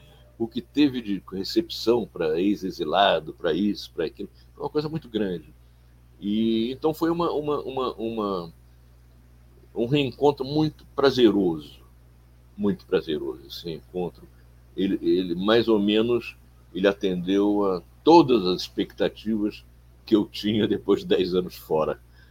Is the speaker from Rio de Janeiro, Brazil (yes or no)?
yes; Rio de Janeiro, Brazil; Eu não nasci no Rio, né? Meu pai morreu pernambucano, mas eu fui criado no Rio. Vim para cá muito cedo, fui criado no Rio. Eu fui muito carioca desde então